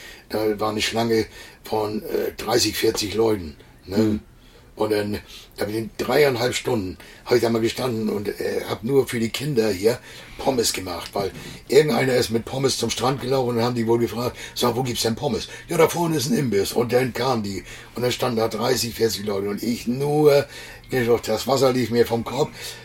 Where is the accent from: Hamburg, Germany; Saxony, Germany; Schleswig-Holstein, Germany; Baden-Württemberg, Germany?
Schleswig-Holstein, Germany; ursprünglich komme ich ja aus Schleswig-Holstein.